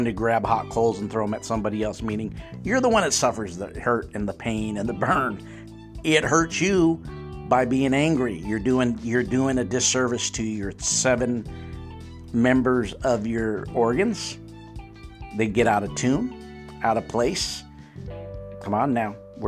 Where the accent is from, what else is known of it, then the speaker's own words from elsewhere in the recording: Southern United States, United States; accent: southern country; If I can use my southern country accent or word.